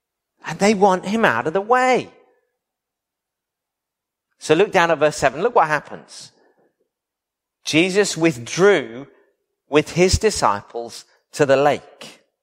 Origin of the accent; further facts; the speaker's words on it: United Kingdom; Now, we're British, so we wouldn't skip the queue.